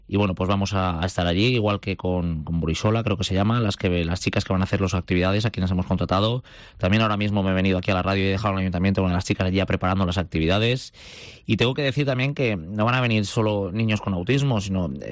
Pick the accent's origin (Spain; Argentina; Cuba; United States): Spain; Anna, Valencian Community; vengo de Agna, un pequeño pero precioso pueblo de la provincia de Valencia.